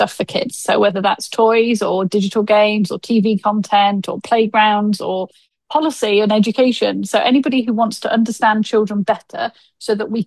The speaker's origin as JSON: {"language": "English", "region": "East Midlands", "country": "United Kingdom", "tie": "born or raised there", "said": "Yeah, I grew up in and around Northamptonshire, and I'm back living now in Brackley."}